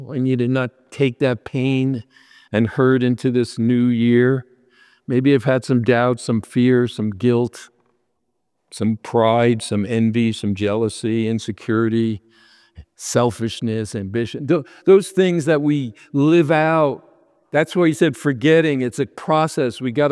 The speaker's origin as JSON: {"language": "English", "region": "New York", "country": "United States", "said": "I'm from New York and you don't want to be there amongst a million people"}